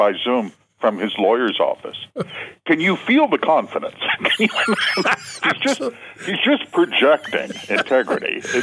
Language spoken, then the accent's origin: English; Manitoba, Canada; I'm from Manitoba.